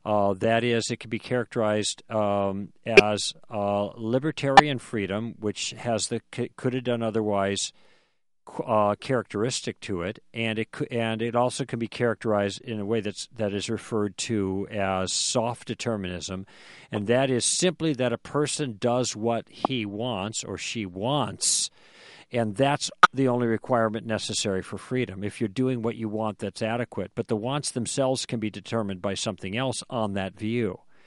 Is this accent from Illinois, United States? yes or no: yes; Illinois, United States; because I'm from Illinois